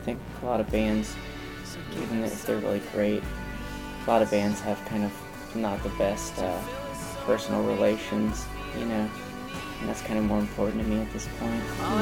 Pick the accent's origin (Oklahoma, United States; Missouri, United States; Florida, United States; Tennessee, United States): Missouri, United States; I grew up in Missouri and I didn't even go to the ocean until I was probably 22 or 23.